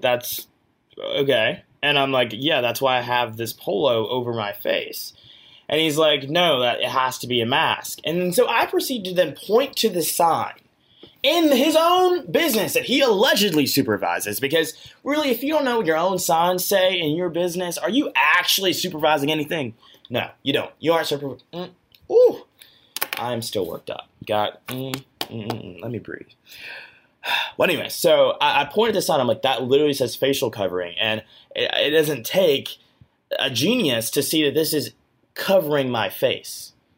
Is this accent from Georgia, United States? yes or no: yes; Georgia, United States; My home state of Georgia, though, we got to work on that one.